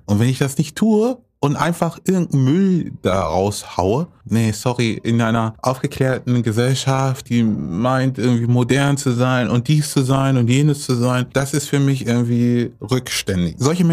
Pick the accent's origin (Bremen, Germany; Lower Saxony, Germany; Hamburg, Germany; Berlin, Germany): Lower Saxony, Germany; Ja, und dann bin ich in Südniedersachsen aufgewachsen, in einem kleinen Ort bei Göttingen